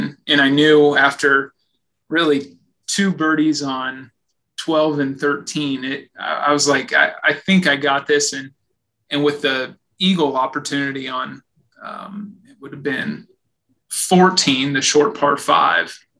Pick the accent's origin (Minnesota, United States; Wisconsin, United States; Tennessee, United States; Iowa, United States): Iowa, United States; New Sharon; I'm from New Sharon, Iowa. Graduated from North Mahaska in 2012.